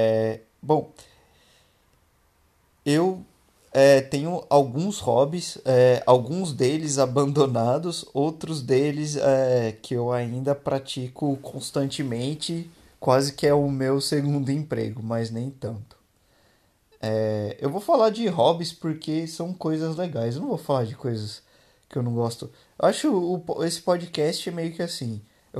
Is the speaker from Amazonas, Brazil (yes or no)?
no; Bauru, São Paulo, Brazil; born there; Eu hoje tenho 33 anos e eu sou brasileiro, nascido no estado de São Paulo, na cidade de Bauru. Passei pouco tempo em Bauru e mudei para uma cidade que não muito difícil de se achar no mapa.